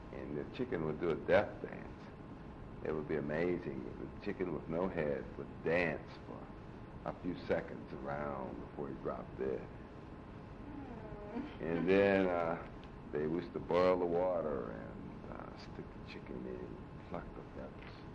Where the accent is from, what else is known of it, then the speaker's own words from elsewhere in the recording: the South, United States; I guess from growing up in the South, our chickens were always alive chickens.